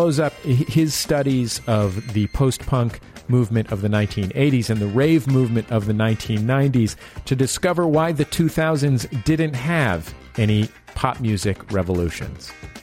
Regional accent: San Francisco, California, United States; I'm from San Francisco, so I think about

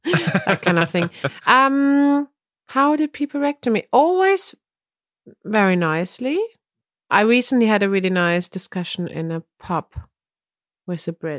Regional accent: northwest Germany, Germany; English is a second language; Obviously, where I'm from Northwest Germany, people don't... Like, we have nothing to do with Lederhosen.

